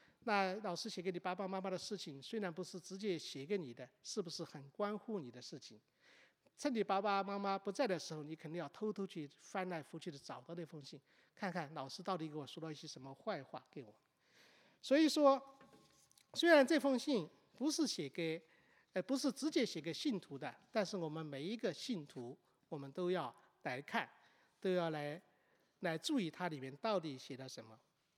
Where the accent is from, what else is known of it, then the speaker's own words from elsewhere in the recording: China; now in United States; 我们从中国来到美国，来到普渡这么有名的大学里面